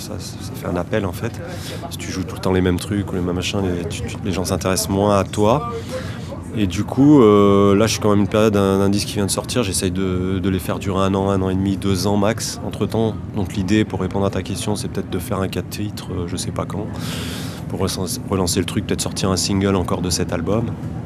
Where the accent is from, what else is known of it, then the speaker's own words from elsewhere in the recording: Grenoble, Auvergne-Rhône-Alpes, France; En fait, je suis grenoblois pour bien situer le truc et j'habite ici depuis 3 ans. Je crois que je suis arrivé juste avant le Covid.